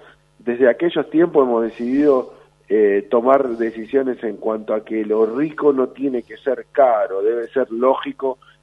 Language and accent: Spanish; San Juan, Argentina; empezó ahora mi papá en el año 80 a comercializar los productos que traíamos de San Juan, porque somos todos sanjuaninos